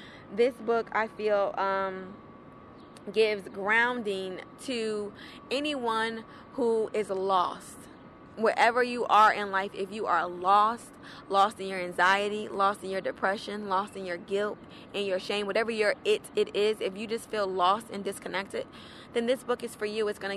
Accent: New Jersey, United States; I'm from New Jersey and New York is right here.

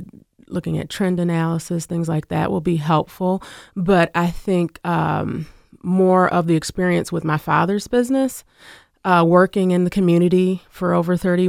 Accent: Lansing, Michigan, United States; I was raised in Lansing. I went to public schools here, elementary, middle school, as well as high school.

